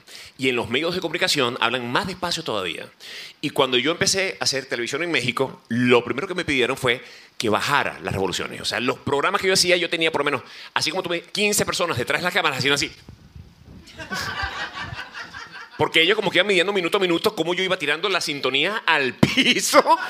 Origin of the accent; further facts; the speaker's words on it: Venezuela; moved away; De hecho, en Venezuela, mi país natal, me buscaban para hacer comerciales